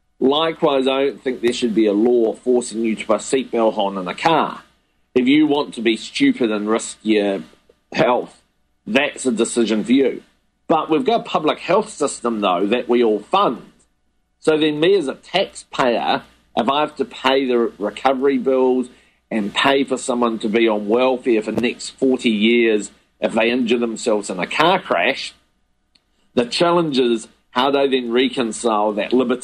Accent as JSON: {"language": "English", "country": "New Zealand", "said": "as a New Zealander"}